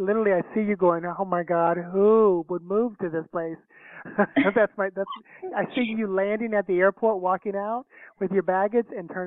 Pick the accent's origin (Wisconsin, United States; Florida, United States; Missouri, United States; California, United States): Florida, United States; Orlando; Yeah. Well, and that's where I do live. I live in Orlando, so this is my hometown.